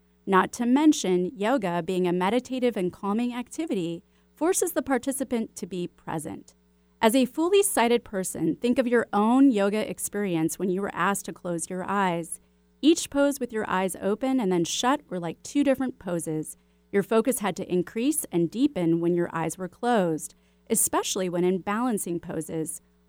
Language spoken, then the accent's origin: English; Chicago, Illinois, United States; because you're a fellow Chicagoan.